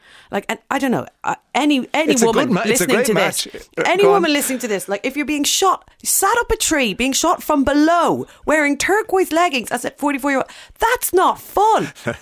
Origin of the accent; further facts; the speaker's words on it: Dublin, Leinster, Ireland; now in London, United Kingdom; From Dublin over to London. Thank you.